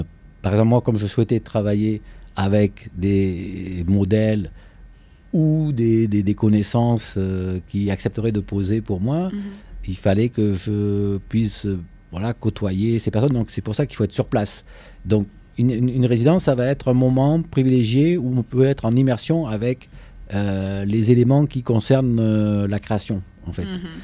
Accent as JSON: {"language": "French", "town": "Bordeaux", "region": "Nouvelle-Aquitaine", "country": "France", "tie": "born or raised there", "said": "Bordeaux, mm-hmm. ma ville natale, où je connais quand même pas mal de monde"}